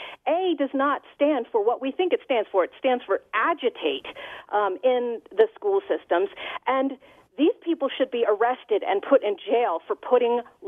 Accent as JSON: {"language": "English", "region": "New Jersey", "country": "United States", "said": "And my personal connection is I'm from South Jersey."}